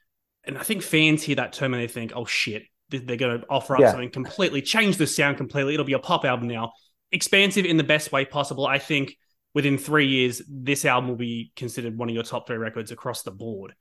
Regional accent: Sydney, New South Wales, Australia; moved away as an adult; now in New York, United States; Well, then again, I'm from Sydney. I moved to New York late last year, but I'm kind of chasing every band behind COVID.

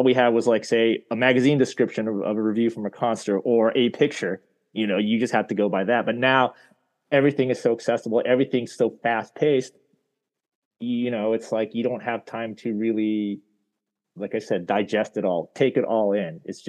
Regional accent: San Francisco, California, United States; now in Los Angeles, United States; I grew up in the Bay Area, up around the San Francisco area. I was up there for pretty much 22 years, and then I moved down to Los Angeles to that area, and I've been living there ever since.

